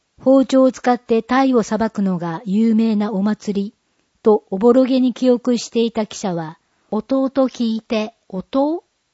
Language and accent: Japanese; Hawaii, United States; also born or lived in Japan; now in Mihara, Japan; 私の出身はハワイのオアフ島です。11歳まで日本で育ってハワイに住み始めました。